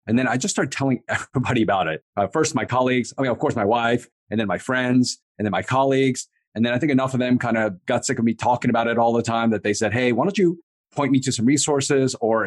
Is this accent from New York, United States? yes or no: no; Maryland, United States; Yeah, I grew up in the East Coast in Maryland. I did all of my schooling there.